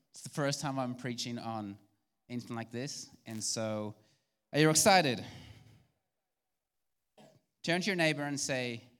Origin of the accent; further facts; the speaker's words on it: New Zealand; I'm from New Zealand.